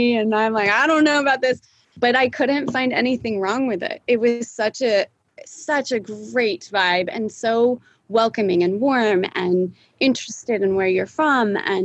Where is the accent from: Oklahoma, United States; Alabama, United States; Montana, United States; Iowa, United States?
Montana, United States; also born or lived in California; I was born in California. I was born in the Bay Area. And then, funny enough, we moved to Montana. My parents said we're going on vacation. And they moved us to Montana.